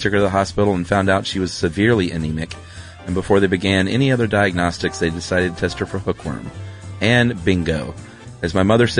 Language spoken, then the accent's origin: English; Florida, United States; I grew up in Florida, so we spent most of the summer with our shoes off.